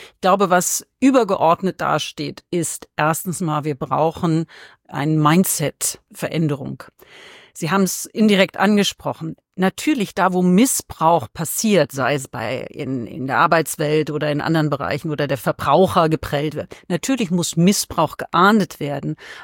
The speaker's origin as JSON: {"language": "German", "town": "Frankfurt", "region": "Hesse", "country": "Germany", "lives_now": "Bad Soden, Germany", "said": "Also ich bin Frankfurterin, lebe in Bad Soden"}